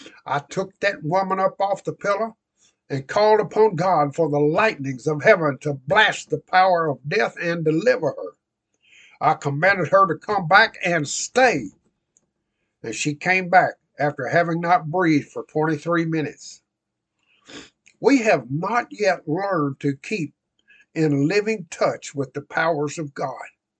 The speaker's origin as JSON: {"language": "English", "region": "Illinois", "country": "United States", "tie": "born or raised there", "said": "All of this occurred as I prayed in my hometown near Chicago."}